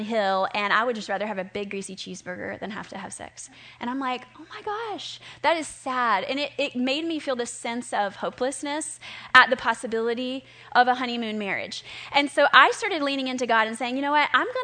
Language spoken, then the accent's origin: English; the South, United States; because I grew up in the Southern culture of like prudishness